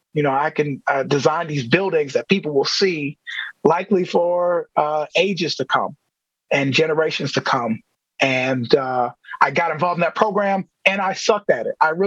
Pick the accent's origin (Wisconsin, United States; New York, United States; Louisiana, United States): Wisconsin, United States; Milwaukee; I grew up in the Sherman Park neighborhood.